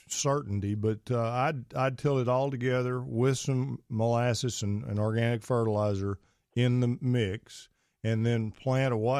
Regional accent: Pittsburgh, Pennsylvania, United States; I'm from Pittsburgh, so I know exactly where you are.

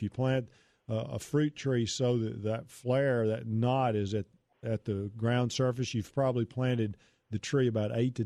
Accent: Pittsburgh, Texas, United States; I certainly know where Gladewater is. I'm from Pittsburgh, Texas.

